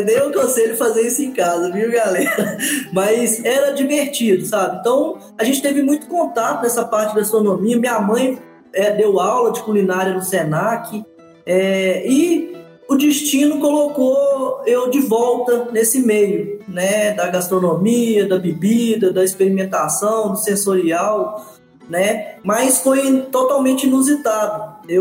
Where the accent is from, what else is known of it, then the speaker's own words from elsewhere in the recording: Manhuaçu, Minas Gerais, Brazil; eu tive sorte de nascer em Manhuaçu, em Minas Gerais, e numa terra de café. Então eu cresci na Avenida Barão do Rio Branco, em Manhuaçu, que era a Rua dos Cafés.